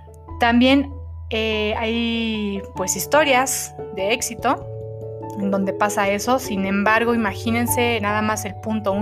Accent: Mexico; yo soy aquí de México, entonces creo que en otros países se maneja de distinta forma.

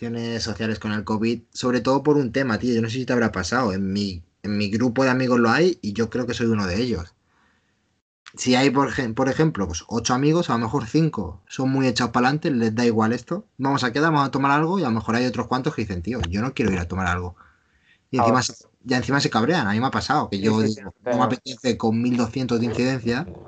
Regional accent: Madrid, Community of Madrid, Spain; Soy madrileño.

